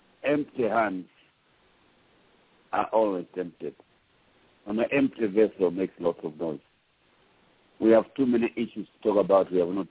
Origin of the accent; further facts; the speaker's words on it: Mpika, Muchinga Province, Zambia; I'm not from Tanzania, I'm from Mpika.